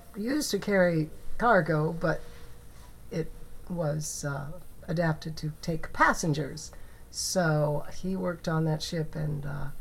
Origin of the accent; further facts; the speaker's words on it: Ohio, United States; also born or lived in Indiana; now in Rhode Island, United States; I'm not from Rhode Island. I'm from Ohio and Indiana and what we call the Midwest, and came to Rhode Island when I got married, and it was so beautiful we just decided to stay.